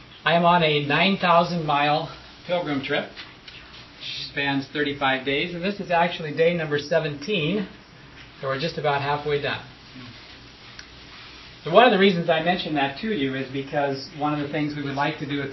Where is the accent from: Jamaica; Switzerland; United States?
United States; Denver, Colorado; I am from Denver, Colorado.